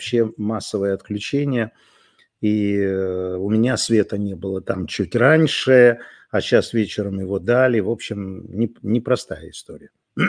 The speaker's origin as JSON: {"language": "Russian", "country": "Russia", "moved": "yes", "said": "Я же уехал из России"}